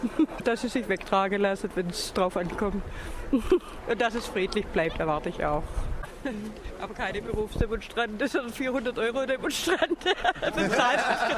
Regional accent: Ludwigsburg, Baden-Württemberg, Germany; Ja, also wir kommen aus Ludwigsburg

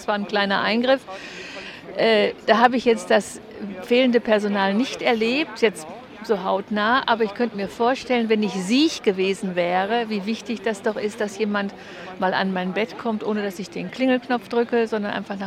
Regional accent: Freiburg, Baden-Württemberg, Germany; ich bin aus Freiburg, kriege da auch Besuch

